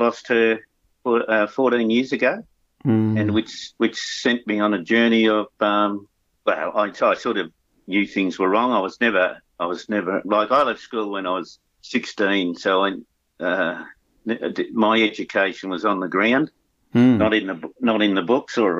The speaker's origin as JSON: {"language": "English", "town": "Wonthaggi", "region": "Victoria", "country": "Australia", "tie": "born or raised there", "said": "I was born in Gippsland. I'm a Victorian Gippslander. It gives me three qualifications, an Australian, a Victorian, and a Gippslander."}